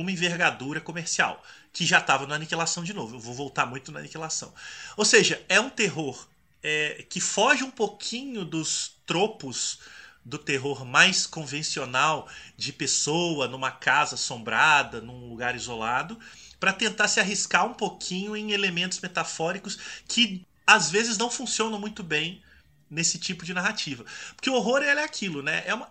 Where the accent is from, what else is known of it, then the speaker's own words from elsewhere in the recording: Minas Gerais, Brazil; Eu sou mineiro, né, gente?